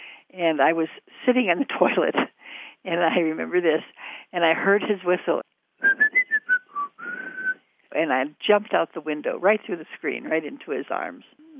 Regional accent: Boulder, Colorado, United States; also born or lived in Troy, New York; I am from Boulder, Colorado. We lived in Troy, New York

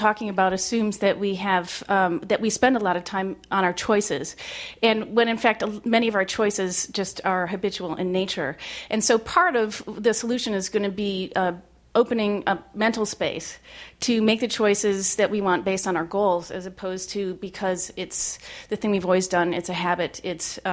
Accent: Minneapolis, Minnesota, United States; I'm from Minneapolis.

